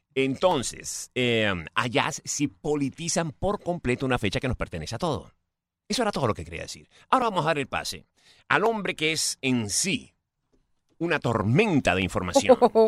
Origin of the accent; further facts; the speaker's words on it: Venezuela; moved away; como venezolano, no puede dejar de sorprenderme, no importa cuánto tiempo lleves tú fuera del país, de Venezuela me refiero